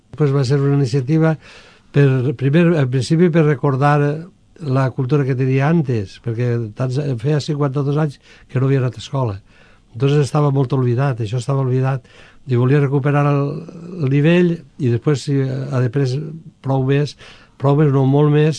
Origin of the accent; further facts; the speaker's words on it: Cullera, Valencian Community, Spain; Jo soc de Cullera, però residisc així ja fa 37 o 38 anys.